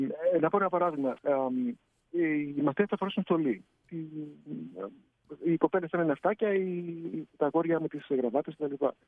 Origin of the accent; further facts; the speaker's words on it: Greece; Το γεγονός ότι είμαι Έλληνας με βοήθησε.